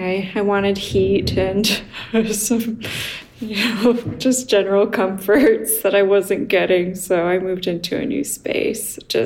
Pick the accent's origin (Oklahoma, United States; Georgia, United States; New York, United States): Oklahoma, United States; I'm from the Midwest. I grew up in Oklahoma